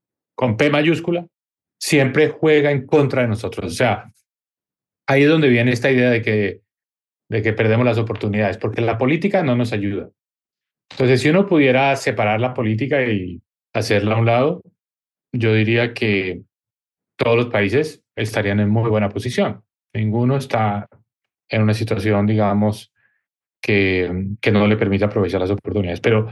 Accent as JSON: {"language": "Spanish", "country": "Colombia", "tie": "born or raised there", "said": "a ser parte muy activa en el debate de políticas públicas en mi tierra natal, en Colombia, y paso bastante tiempo en mi país"}